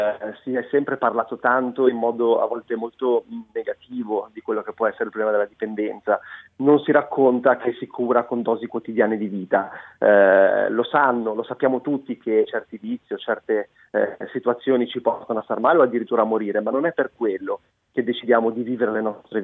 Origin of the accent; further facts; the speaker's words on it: Lavagna, Liguria, Italy; io vengo da Lavagna